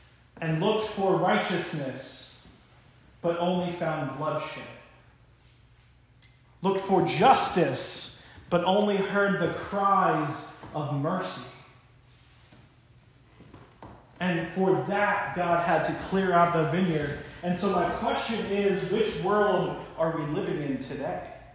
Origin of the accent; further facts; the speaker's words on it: Ocean City, New Jersey, United States; I'm from Ocean City, New Jersey, a small town down at the shore in South Jersey.